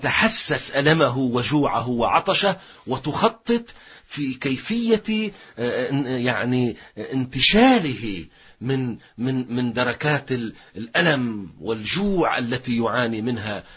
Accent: Lebanon

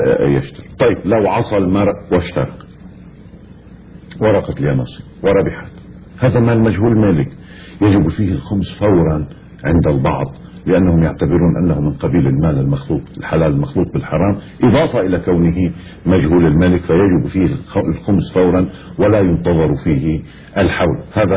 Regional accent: Lebanon; في الدولة عندنا في لبنان مثلا

